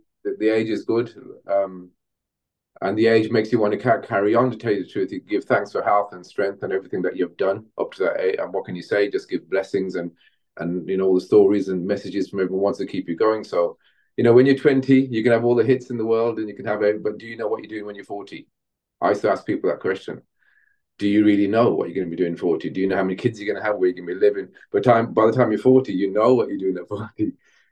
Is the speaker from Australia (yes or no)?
no; Handsworth, West Midlands, United Kingdom; I say, I come from Handsworth and, you know, sound systems, and why do you sing like that and all that?